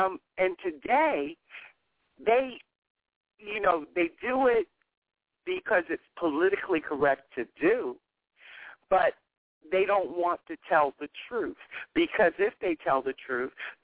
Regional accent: Maryland, United States; I grew up in Maryland, all right, 3 hours south of here.

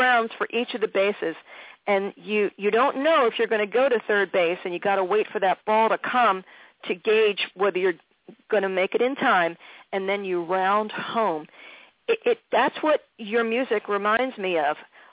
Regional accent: Philadelphia, Pennsylvania, United States; And then in Philly, my hometown, so you and I both know a lot about Philly.

